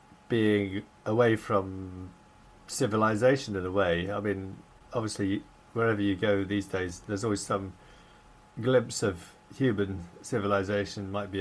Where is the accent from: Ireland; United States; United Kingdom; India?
United Kingdom; South West England; accent: English; my name and my accent are English. I grew up in North Devon, which is quite like here, really. It's a sort of rugged Atlantic coast